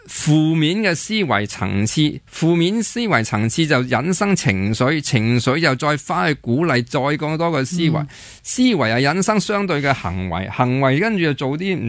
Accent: Hong Kong; 因为我哋香港人先啦

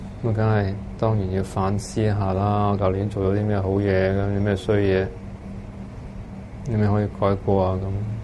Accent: Hong Kong; 我哋香港人嘅愛國之心，都因為我哋嘅體育健兒，一次又一次咁攞到金牌

